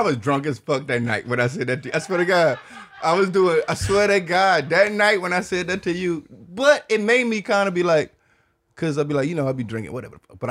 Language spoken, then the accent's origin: English; Detroit, Michigan, United States; I'm from Detroit?